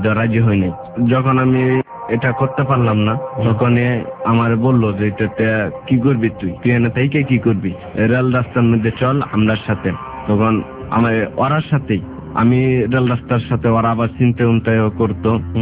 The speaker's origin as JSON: {"language": "Bangla", "town": "Kishoreganj", "region": "Dhaka Division", "country": "Bangladesh", "tie": "born or raised there", "said": "তখন আমি বলি দিই আমার দেশের বাড়ি কিশোরগঞ্জ"}